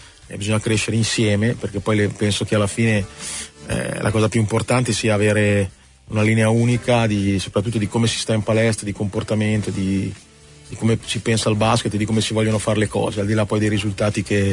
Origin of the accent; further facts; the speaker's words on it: Liguria, Italy; born there; perché sono nato in Liguria, dove la Serie A non c'è mai stata